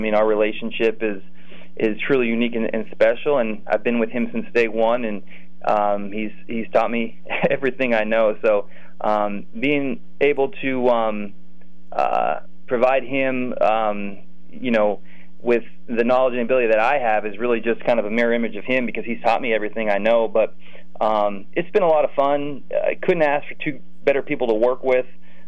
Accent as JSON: {"language": "English", "town": "Mount Carmel", "region": "Pennsylvania", "country": "United States", "tie": "born or raised there", "said": "especially coming from a place like Mount Carmel, growing up in Pennsylvania, football is so important."}